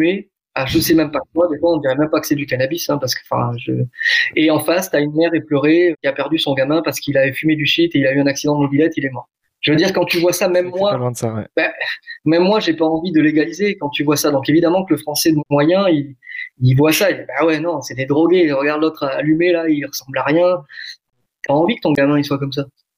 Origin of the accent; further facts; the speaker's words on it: Southwest France, France; now in Los Angeles, United States; Et pourtant, je viens du Sud-Ouest, tu vois, on mange des foie gras